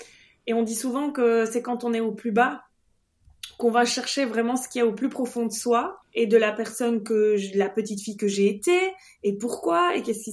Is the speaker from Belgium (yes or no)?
yes; Belgium; je suis belge, je vais avoir 35 ans la semaine prochaine.